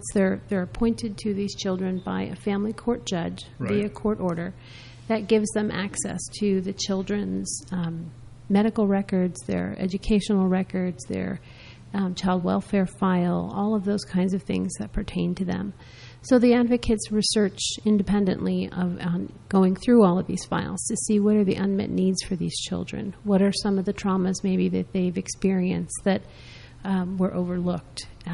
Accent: South Plainfield, New Jersey, United States; 11 years. We're originally from South Plainfield in Middlesex County.

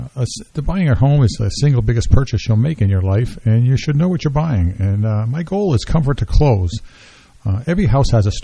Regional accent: Boston, Massachusetts, United States; I grew up in Boston as a child. I mean, I was born in Boston, and I lived in a house with my grandfather and grandmother downstairs and my other grandparents around the corner.

